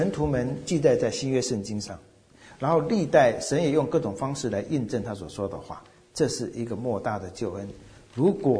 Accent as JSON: {"language": "Chinese", "country": "China", "said": "在我们中国人的概念呢，可能神的儿子看你怎么说吧"}